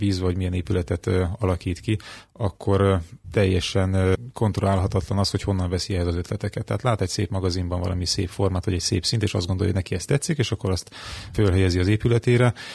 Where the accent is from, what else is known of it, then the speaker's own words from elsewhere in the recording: Kiskunhalas, Bács-Kiskun, Hungary; Én itt születtem Kiskunhalason, és azóta is itt élek, én már 40 éve, tehát elfogult vagyok a várossal szemben.